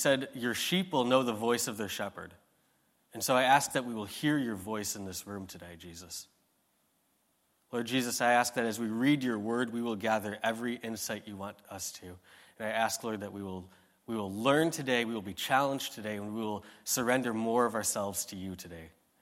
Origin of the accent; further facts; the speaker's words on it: Hartford City, Indiana, United States; We are from Hartford City, Indiana, and we've been planting there for a couple of years.